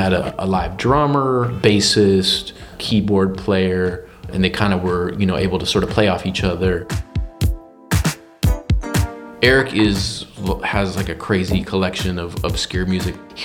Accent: California, United States; So I grew up in the Bay Area, and my dad was super into … so we played that a lot in my youth.

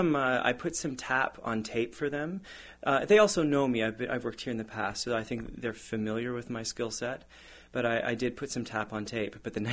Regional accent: London, Ontario, Canada; I'm lucky to have grown up in London, Ontario, which is very close to Stratford. It's only about a 45-minute drive.

